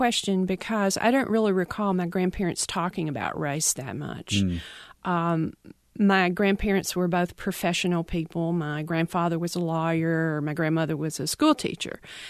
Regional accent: Tupelo, Mississippi, United States; he was the father of my best friend as I was growing up in Tupelo.

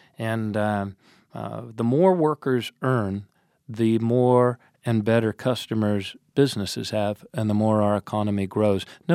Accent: Maryland, United States; Look, I'm from Maryland. Right in the center of our state is the Port of Baltimore.

